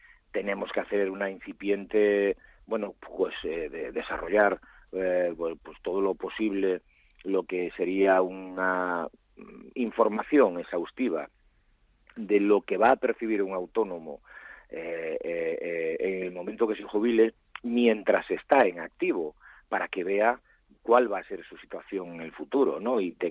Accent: Galicia, Spain; tenemos porque estoy aquí ahora y soy gallego

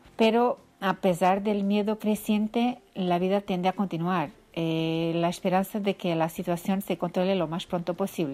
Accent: Portugal; Spanish is a second language; now in Porto, Portugal; Hola, yo soy portuguesa, vivo en Porto.

